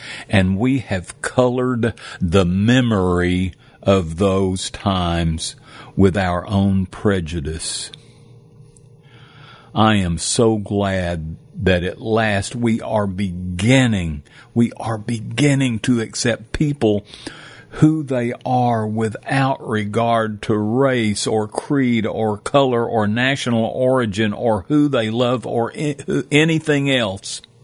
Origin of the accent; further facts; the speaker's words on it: Lubbock, Texas, United States; You know, I was raised in Lubbock in a time when it was literally across the tracks.